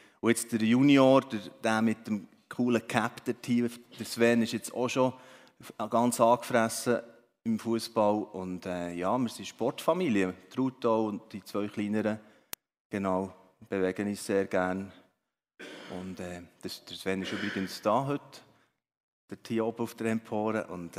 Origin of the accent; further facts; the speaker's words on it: Bern, Switzerland; Also ich bin im Emmental aufgewachsen, in einem kleinen Bauerndorf und an einem Ort, wo sehr so eben noch beschaulich war, in einer Familie, wo Gott praktisch keine Rolle gespielt hat. Das ist im Oberaargau, genau, also der Grenze zu Oberaargau